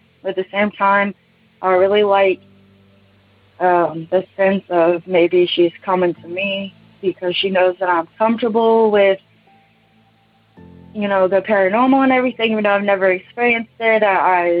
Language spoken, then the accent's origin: English; Kansas, United States; I'm from Kansas.